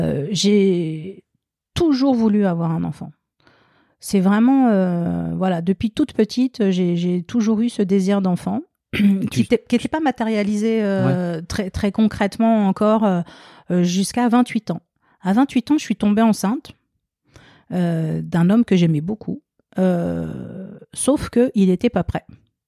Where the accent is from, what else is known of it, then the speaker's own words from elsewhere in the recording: Paris, Île-de-France, France; Ouais, je suis parisienne.